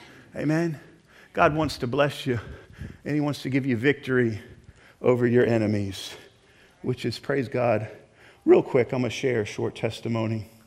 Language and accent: English; Metairie, Louisiana, United States; I grew up in Metairie, Louisiana, down there by New Orleans. My dad grew up in the downtown New Orleans area, went to Warren Easton High School.